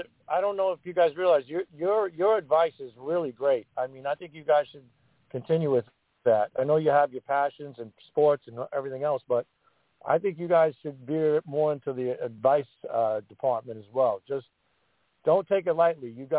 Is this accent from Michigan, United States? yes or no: no; New York City, New York, United States; I'm from Brooklyn.